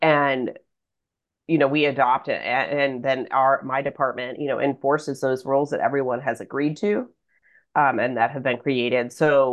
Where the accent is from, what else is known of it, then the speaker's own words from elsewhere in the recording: Louisville, Kentucky, United States; Yeah, I'm from Louisville, so